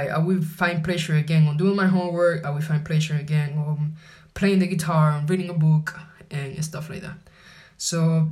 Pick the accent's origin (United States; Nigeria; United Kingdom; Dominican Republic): Dominican Republic; English is a second language; now in Paris, France; I'm from the Dominican Republic and I'm 27 years old. I am a student of the American University of Paris and doing a double major in marketing and psychology. I am currently quarantined in Paris.